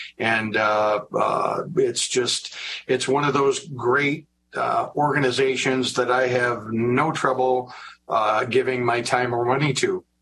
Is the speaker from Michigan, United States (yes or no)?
yes; Dearborn Heights, Michigan, United States; It's my hometown. I love it.